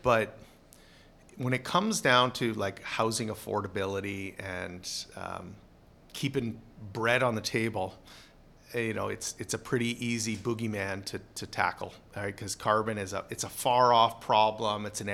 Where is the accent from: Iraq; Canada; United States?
Canada; Ontario; Then I was also thinking of my hometown up near Kenora, but there's trees absolutely everywhere there.